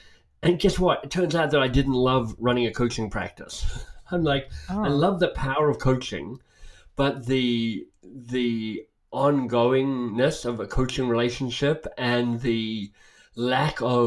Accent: Canberra, Australian Capital Territory, Australia; it started, honestly, with being a teenager in Canberra, my hometown

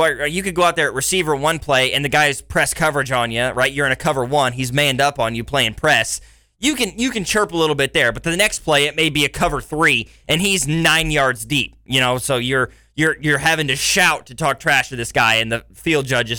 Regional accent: Lawson, Missouri, United States; Growing up in Lawson, which is about 35 minutes from Kansas City, we didn't play the Park Hills or the Raytowns, the Lee Summits, the Blue Springs.

